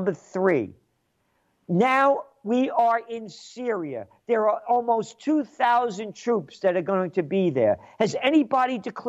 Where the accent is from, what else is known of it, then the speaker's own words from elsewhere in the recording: United States; born there; because I am an American and I value where I am, who I am, and I only could be who I am if I was born in America. My heart, my blood is Italian, but my heart's American.